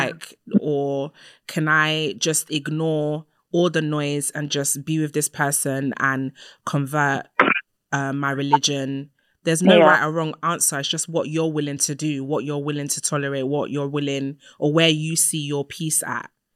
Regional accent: Nigeria; I'm Nigerian. That's not a shock.

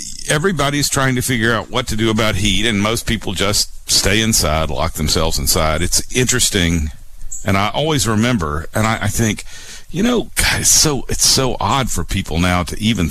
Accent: the South, United States; and I don't get to see snow that much, I'll tell you, I'm from the South.

